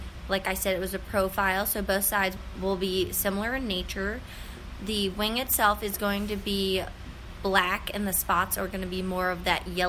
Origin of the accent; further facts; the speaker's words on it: Emmitsburg, Maryland, United States; I'm from Emmitsburg, Maryland, originally.